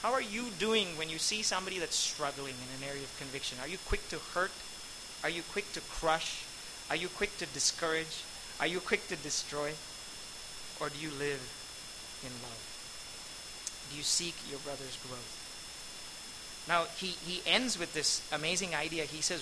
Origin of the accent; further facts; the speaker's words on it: Pune, Maharashtra, India; And they began to accuse me, you know, because I'm from Pune.